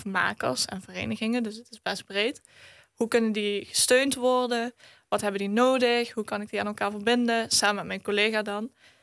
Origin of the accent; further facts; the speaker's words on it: Reuver, Limburg, Netherlands; born there; Ja, ik ben in Reuven geboren.